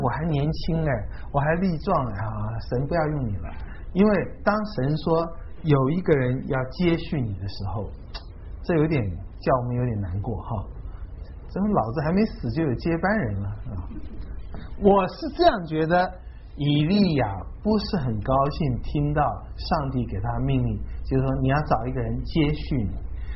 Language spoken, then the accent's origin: Chinese; Taiwan; 我们小的时候在台湾已经是这么富有了